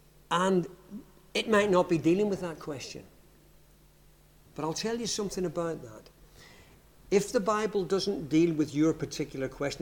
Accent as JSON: {"language": "English", "town": "Belfast", "region": "Northern Ireland", "country": "United Kingdom", "tie": "born or raised there", "moved": "yes", "lives_now": "Yorkshire, United Kingdom", "said": "this past week I've been back to my hometown of Belfast. I hope you spotted that it wasn't a pure Yorkshire accent. But I've been back to my home city."}